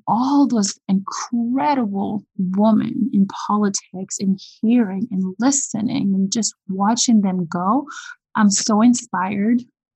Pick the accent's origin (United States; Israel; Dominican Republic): Dominican Republic; now in Moncton, Canada; growing up in Dominican, where we were all about the community and the good memories for the kids.